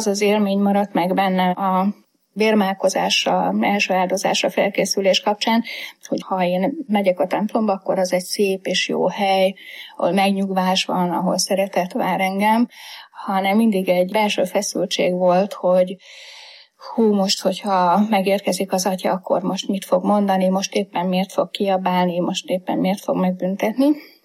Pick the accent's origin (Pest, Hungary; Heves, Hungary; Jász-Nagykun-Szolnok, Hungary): Heves, Hungary; born there; és egy hevesi kisfaluban születtem, még a szocializmus idején egy nagyon vallásos családban.